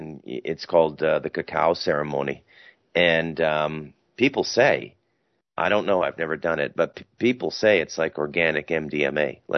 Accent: Canada; Now, being a Canadian and North American. It's always like a candy bar, right?

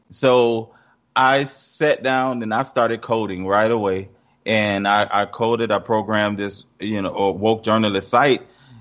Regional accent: Jacksonville, Florida, United States; I grew up in an area called Washington Heights in Jacksonville, Florida.

